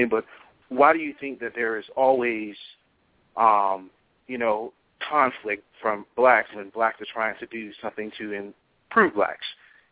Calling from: Barron Springs, Michigan, United States; I'm calling from Barron Springs, Michigan.

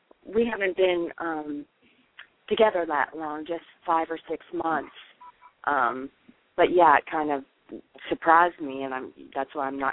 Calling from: North Carolina, United States; I'm from North Carolina.

